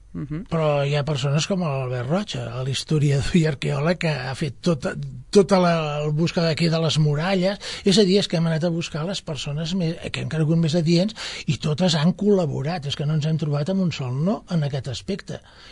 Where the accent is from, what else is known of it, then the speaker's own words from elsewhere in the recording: Barcelona, Catalonia, Spain; jo vinc d'Horta, de Barcelona, i allà hi havia els safareigs i jo havia vist la gent rentant allà